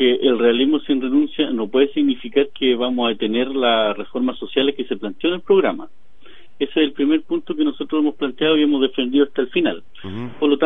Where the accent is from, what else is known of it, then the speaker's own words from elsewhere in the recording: Purén, Araucanía, Chile; yo tengo 34 años y soy de la Araucanía, soy de Purén y pertenezco al pueblo mapuche.